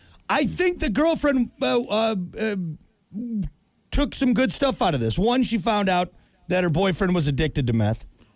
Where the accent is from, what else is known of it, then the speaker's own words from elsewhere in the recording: Wisconsin, United States; I think there was one or two where I grew up in Wisconsin.